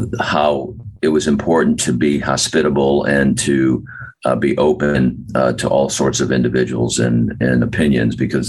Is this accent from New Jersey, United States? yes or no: no; New Orleans, Louisiana, United States; Being from New Orleans and being able to promote my hometown is an honor as well as a pleasure.